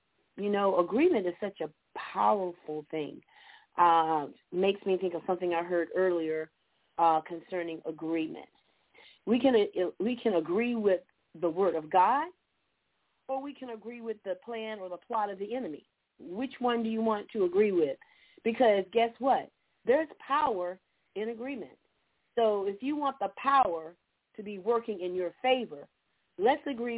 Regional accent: Georgia, United States; from Georgia. Happy to be here with you. We've had a wet and rainy day today in southeast Georgia.

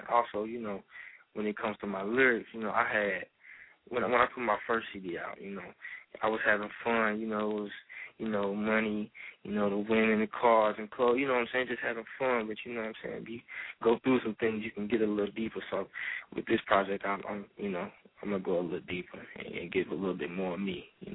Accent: East St. Louis, Illinois, United States; It's my boy from my hometown, East St. Louis, too.

